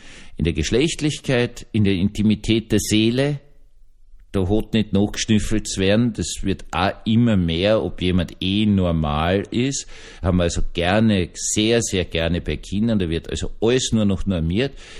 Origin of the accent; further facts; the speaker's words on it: Austria; dass ich als Österreicher den großen Fritz, den Preißen, zitieren muss